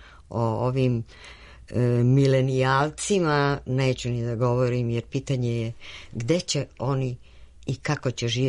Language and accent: Serbian; Kruševac, Rasina District, Serbia; also born or lived in Skopje; now in Belgrade, Serbia; Ja sam rođena u Skoplju, odrasla sam i duhovno i fizički u Kruševcu, to je Lazarev grad sa tradicijom srednjevekovnom i slobodarskom, i u Beogradu živim već 50 godina.